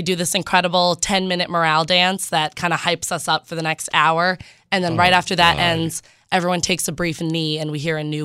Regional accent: Cheshire, Connecticut, United States; I'm from Cheshire, Connecticut.

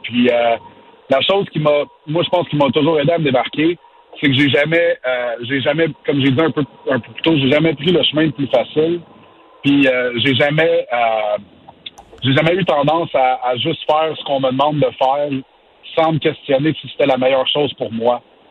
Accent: Quebec, Canada; je viens du Québec

